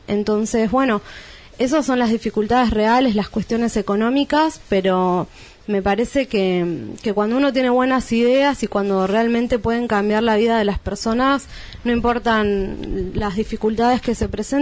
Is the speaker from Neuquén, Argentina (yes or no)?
yes; Neuquén, Argentina; now in Buenos Aires, Argentina; cuando llegué a Buenos Aires de Neuquén con mi proyecto, solo tenía esos diseños que había hecho